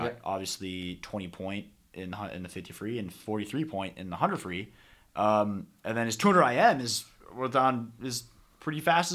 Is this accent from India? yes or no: no; California, United States; In the Bay Area, which personally I love because I'm from the Bay Area.